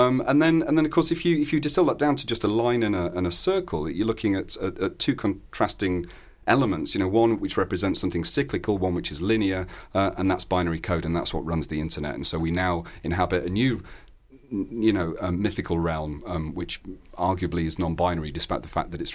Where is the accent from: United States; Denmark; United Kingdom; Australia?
United Kingdom; Yorkshire and the Humber; also born or lived in Derbyshire; Water is such an integral part of growing up in Britain. And so it was, you know, starting to, because I was surrounded by that in Yorkshire and Derbyshire by, you know, well dressing.